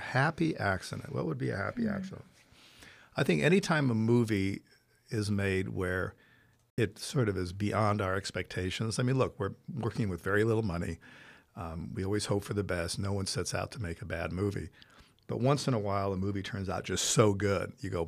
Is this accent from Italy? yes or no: yes; Italy; I grew up in Italy. I don't like to drink wine.